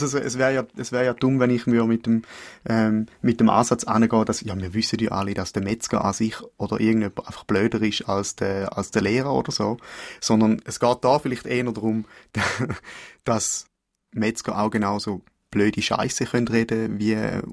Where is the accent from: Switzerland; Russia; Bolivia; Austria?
Switzerland; Thurgau; Ich bin Thurgauer. Also ich bin zwar auch im Becking aufgewachsen, aber ich bin auch im Kanton Thurgau aufgewachsen. Also die ersten 11 Jahre von meinem Leben bin ich im Kanton Thurgau gewesen. Nachher ist das Klecki gezügelt.